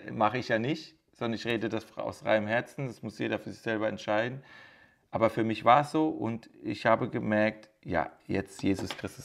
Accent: Turkey; Es ist nur witzig, dass ich für viele als Türke sage, denkt an euren Glauben.

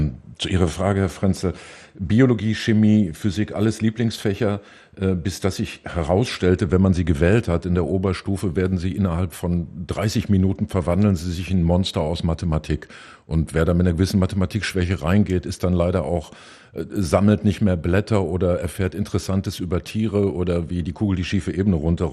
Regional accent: North Rhine-Westphalia, Germany; born there; Neandertal, ja, ich bin da in der Nähe geboren

